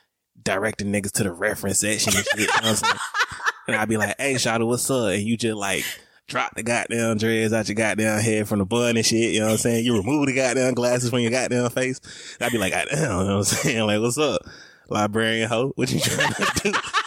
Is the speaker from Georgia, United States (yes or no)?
yes; Atlanta, Georgia, United States; accent: Atlanta; And don't judge my Atlanta accent.